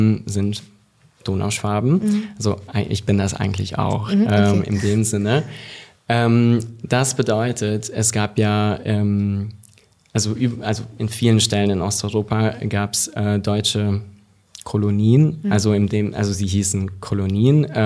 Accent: Hungary; moved away; So, ich bin aus Ungarn gegangen und ich dachte so, okay, ich gehe dann nicht mehr zurück

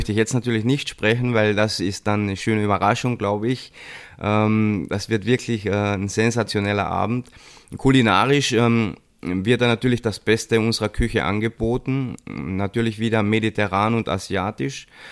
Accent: Austria; für mich als Österreicher

